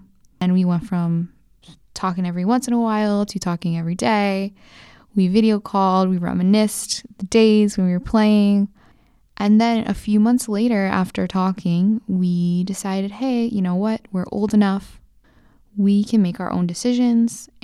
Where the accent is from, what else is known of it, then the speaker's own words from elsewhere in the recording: New York, United States; I was from New York and he was from California.